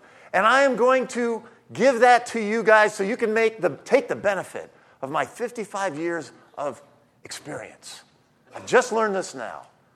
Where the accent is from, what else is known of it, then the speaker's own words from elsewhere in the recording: New York, United States; I'm from New York. They're from Ohio.